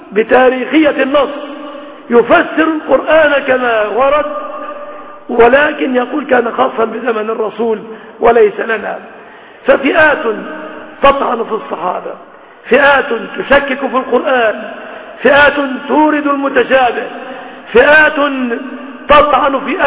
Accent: Egypt

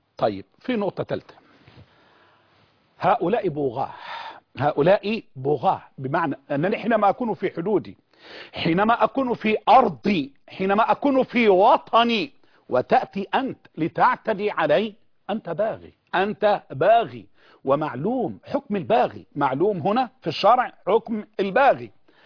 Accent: Egypt; يعني أنت جعلتني كمصري يعني مخيرا بين أمرين

